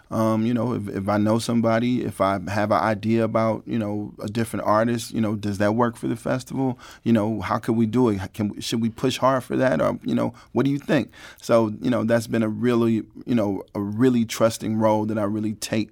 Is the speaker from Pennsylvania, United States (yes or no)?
no; St. Louis, Missouri, United States; growing up in St. Louis and going to Jazz St. Louis before, previously called the Bistro, since I was like 14, 15 years old.